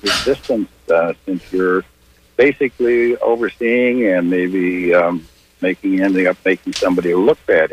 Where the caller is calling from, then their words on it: Clearwater, Florida, United States; from Clearwater.